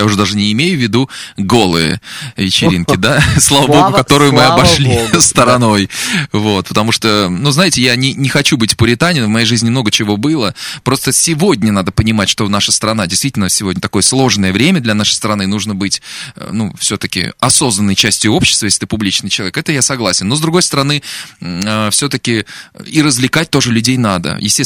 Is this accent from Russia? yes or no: yes; Volgograd, Volgograd Oblast, Russia; русского человека, который родился и вырос в Волгограде, который поет народные песни с детства и любит свою страну, любит природу